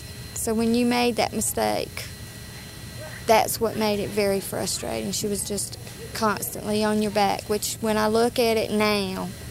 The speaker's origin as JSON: {"language": "English", "region": "North Carolina", "country": "United States", "tie": "born there", "said": "I was born here in Alamance County many years ago."}